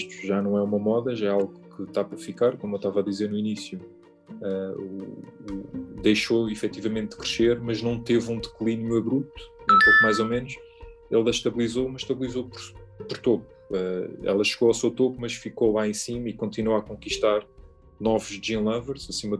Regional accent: Portugal; conseguimos fazer, enquanto portugueses, conseguimos fazer uma coisa muito interessante

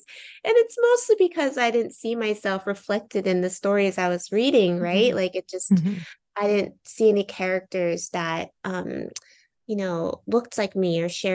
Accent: New Jersey, United States; now in Seattle, United States; So I grew up on the Jersey Shore. So I do miss Jersey quite a bit. I'm in Seattle right now. And I've been in Seattle for a chunk of time. But yeah, I grew up in New Jersey, in a little takeout restaurant, and it was a little strip mall

